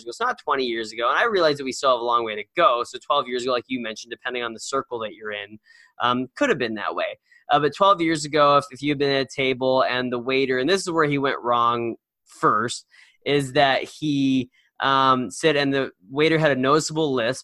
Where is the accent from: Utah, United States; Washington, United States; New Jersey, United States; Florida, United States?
Washington, United States; Seattle; So Biden did make a stop in my home state, city of Seattle.